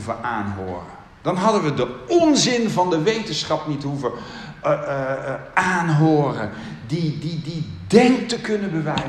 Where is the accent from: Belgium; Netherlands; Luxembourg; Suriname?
Netherlands; Gelderland; Ik kom van de Veluwe, daar zijn we wat behouden van nature.